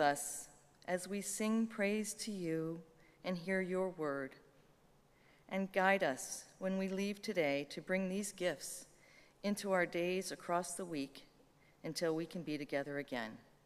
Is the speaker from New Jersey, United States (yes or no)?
no; Port Austin, Michigan, United States; From my hometown, tiny little hometown of Port Austin, Michigan, they experienced some very violent tornadoes last night